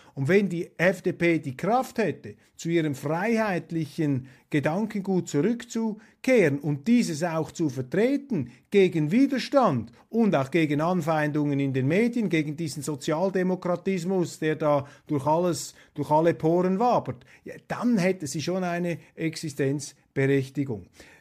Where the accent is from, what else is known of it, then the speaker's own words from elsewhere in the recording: Switzerland; Und ich warte einfach darauf, jetzt als Außenstehender, als Schweizer, ja, bringt mal diese Beweise, denn das wäre ja auch interessant für die Schweiz